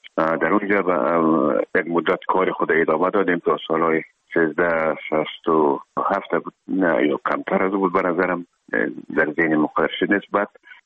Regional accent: Herat, Afghanistan; خودمان از هرات که آمدیم به اکادمی نظامی

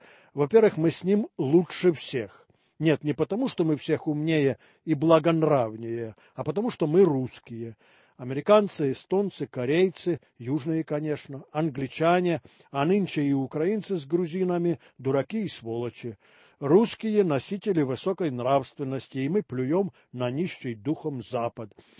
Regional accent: Moscow, Russia; Мы, москвичи, пережили Московскую Олимпиаду 80-го года.

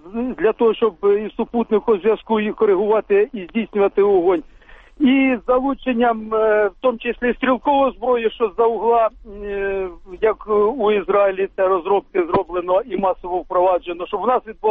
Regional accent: Poltava Oblast, Ukraine; з Полтавщини.

